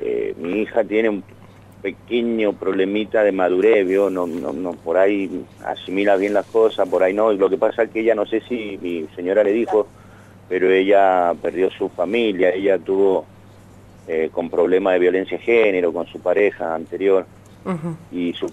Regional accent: Guaymallén, Mendoza, Argentina; nosotros somos acá de San José Guaymallena, acá cerca del Mercado Cooperativo.

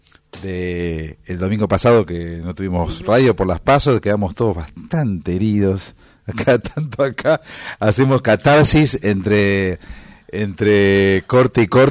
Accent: Córdoba, Argentina; con todo el respeto que me merece mi provincia cordobesa.

